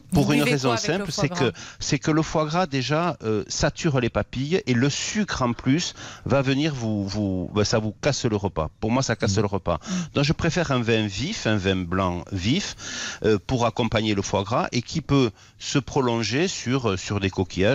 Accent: Gascony, France; Ah, chez nous, en Gascogne, c'est toujours en premier.

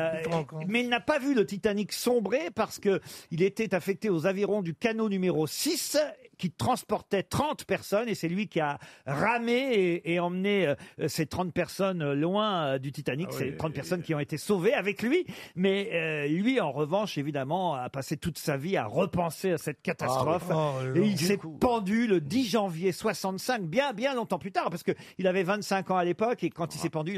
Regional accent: France; chez nous, en France

